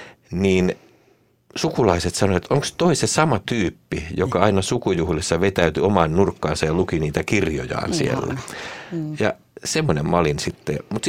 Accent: Nakkila, Satakunta, Finland; also born or lived in Ulvila; now in Tampere, Finland; monet luulee, että mä oon alkuperäinen tamperelainen, mutta en ole. Mä oon syntynyt Ulvilassa, joka on tuossa Porin lähellä, ja sitten kukkeimman nuoruuteni kasvoin Nakkilassa.

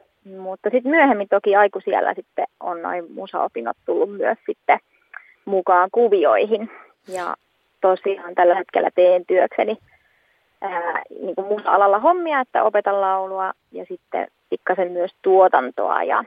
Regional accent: Teuva, South Ostrobothnia, Finland; now in Jakobstad, Finland; mun juuret itse asiassa tulee tuolta Etelä-Pohjanmaalta tämmöiseltä pikkupaikkakunnalta nimeltään Teuva. Eli sieltä olen lähtöisin. Mutta tällä hetkellä vaikutan Pietarsaaren suunnassa.

